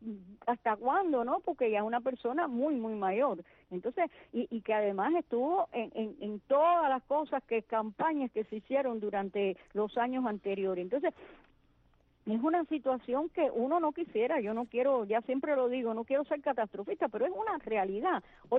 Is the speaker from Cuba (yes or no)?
yes; Cuba